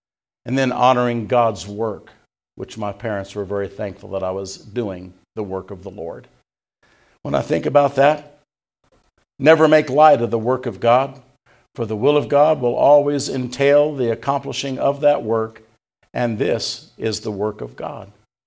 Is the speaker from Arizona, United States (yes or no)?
no; Indiana, United States; also born or lived in Tennessee; I grew up in Indiana, but I was born in Tennessee. And I'll look straight at them and I'll say, "I'm never going to give up my southern roots. I'm still a Tennessean all the way, Tennessee born."